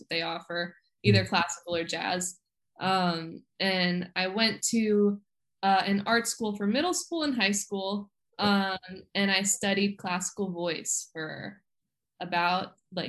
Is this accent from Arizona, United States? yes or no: no; Florida, United States; also born or lived in New Jersey; I'm from South Florida, raised in South Florida, born in New Jersey.